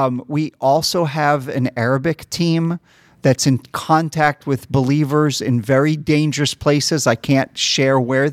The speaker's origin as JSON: {"language": "English", "country": "United States", "tie": "born or raised there", "moved": "yes", "said": "I grew up in the United States. I immigrated later"}